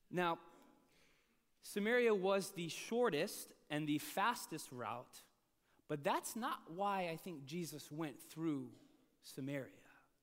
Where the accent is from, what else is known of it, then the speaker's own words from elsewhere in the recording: Riverside, California, United States; this is hotter than a July summer day in the Inland Empire. And I grew up in Riverside, and it can get hot.